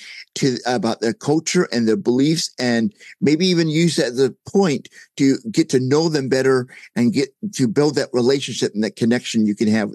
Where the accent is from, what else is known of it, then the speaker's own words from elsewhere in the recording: United States; I grew up here in the United States.